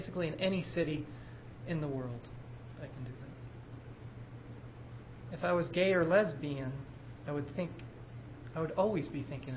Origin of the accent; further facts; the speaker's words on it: United States; You know, so I'm American.